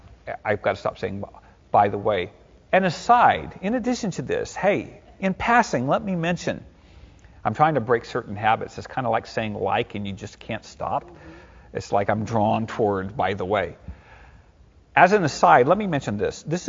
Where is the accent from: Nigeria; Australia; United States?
United States; Midwest; Where I grew up in the Midwest, pastors were almost always very holy.